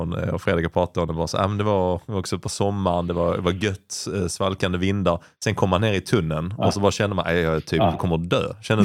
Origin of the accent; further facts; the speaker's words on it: Helsingborg, Skåne, Sweden; min referens som helsingborgare var, ja men det är väl typ 4 kilometer